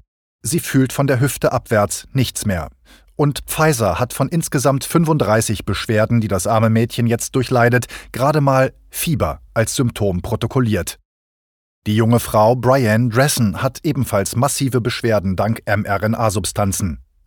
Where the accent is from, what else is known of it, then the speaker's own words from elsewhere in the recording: Schleswig-Holstein, Germany; schauen wir uns die regierungsoffiziellen Zahlen für mein Heimatbundesland Schleswig-Holstein einmal entspannt an.